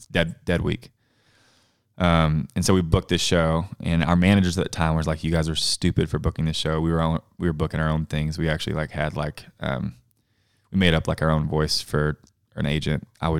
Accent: Cookeville, Tennessee, United States; Nate's from Colorado Springs. I'm from Cookeville.

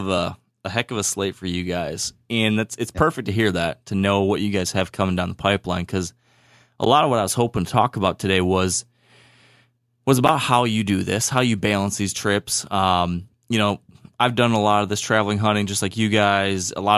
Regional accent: Michigan, United States; accent: Michigan; They're sick of hearing my stupid Michigan accent and talking about all the weird things we do up here.

